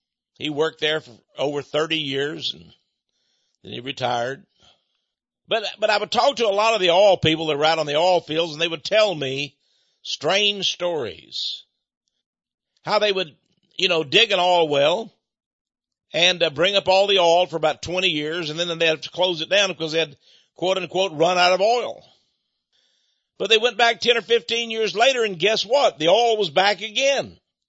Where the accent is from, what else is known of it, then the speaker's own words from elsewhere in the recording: Texas, United States; I was born and raised in East Texas, right where all the oil wells are and all the chemical refineries are.